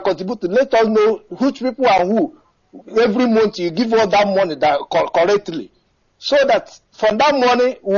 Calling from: Paris, Île-de-France, France; I'm calling from France.

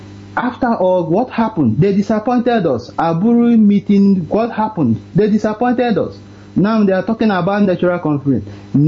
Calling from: Denmark; I'm calling from Denmark.

